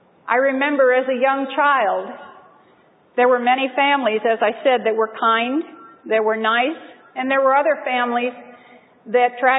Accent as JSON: {"language": "English", "town": "Copper Mountain", "region": "Colorado", "country": "United States", "said": "Now, I am from Copper Mountain, Colorado"}